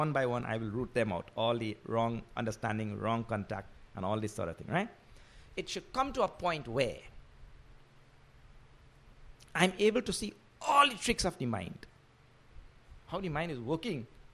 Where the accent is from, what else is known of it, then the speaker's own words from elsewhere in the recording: Trinidad & Tobago; So I'm coming from Trinidad.